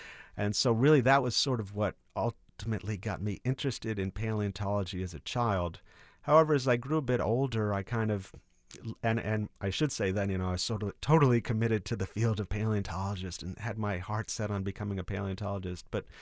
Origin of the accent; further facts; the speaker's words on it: New York City, New York, United States; Originally, I'm from New York City.